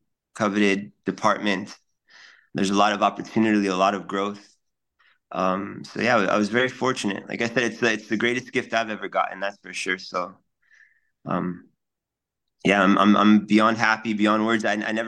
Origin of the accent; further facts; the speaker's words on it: Florida, United States; You know, growing up, I grew up in Miami-Dade. I didn't know fire trucks were red. You know, down here, the trucks are green.